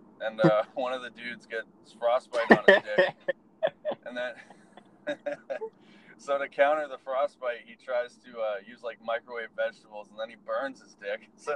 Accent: United States; And since it was a Canadian show and I'm from the States, I needed help navigating the whole landscape

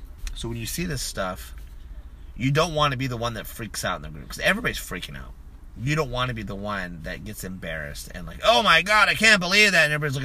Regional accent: United States; I'm an American people person. I probably hate minorities like you guys. Like, I hate certain minorities that come to this country.

